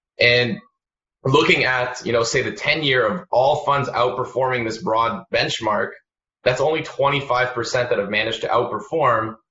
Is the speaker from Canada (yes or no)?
yes; Canada; So we understand this domestic bias that we have as Canadian investors, where we tend to focus on North America because it's closer to home.